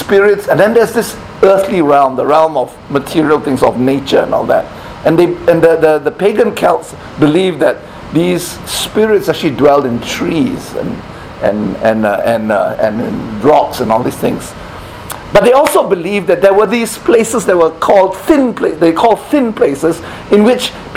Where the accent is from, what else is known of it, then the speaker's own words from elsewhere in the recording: Malaysia; I come from Malaysia, and we have a lot of kind of animism, where sometimes there are spirits that dwell in trees.